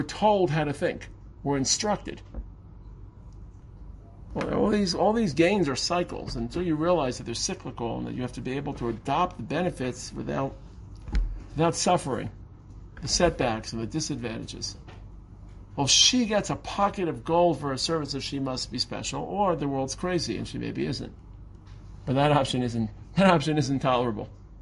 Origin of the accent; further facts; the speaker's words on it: Brooklyn, New York, United States; I grew up in Brooklyn. A lot of boundaries. I took the subway home from school.